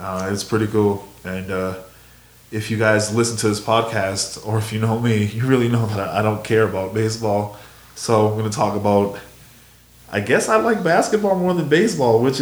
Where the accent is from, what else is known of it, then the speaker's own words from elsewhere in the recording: Boston, Massachusetts, United States; We don't assimilate. We do, but at the same time, it's like, fuck you. I'm from Boston.